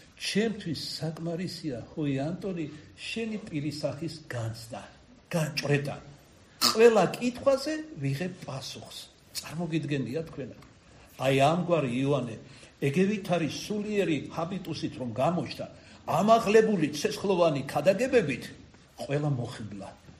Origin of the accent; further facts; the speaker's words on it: Kartli, Georgia; მე ამათ ვეძახი ქართლელი ვარ და ჩემ ტეტიობას მიაწერ